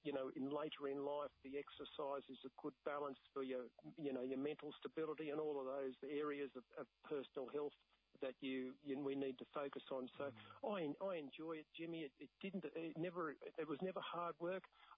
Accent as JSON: {"language": "English", "town": "Dunedoo", "region": "New South Wales", "country": "Australia", "said": "I came from Dunedoo at 79 kilos"}